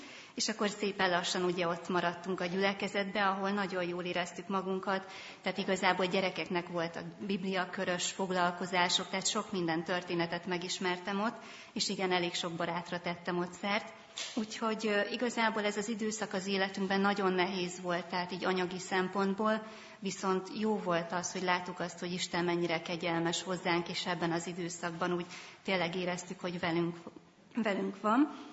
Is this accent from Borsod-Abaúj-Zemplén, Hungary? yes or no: yes; Miskolc, Borsod-Abaúj-Zemplén, Hungary; born there; now in Szombathely, Hungary; Amit tudni kell rólam az az, hogy én nem vagyok szombathelyi, tehát Miskolcon születtem jó távol innen